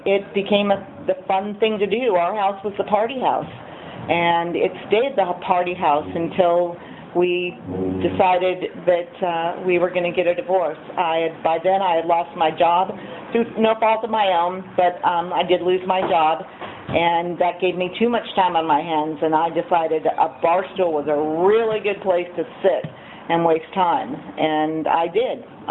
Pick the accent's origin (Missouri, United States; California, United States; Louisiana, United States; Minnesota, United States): California, United States; Grover Beach; also born or lived in Bakersfield; I was born in Bakersfield. We can cut out the joke, so that'll save some time, too. Moved over to Grover Beach when I started high school.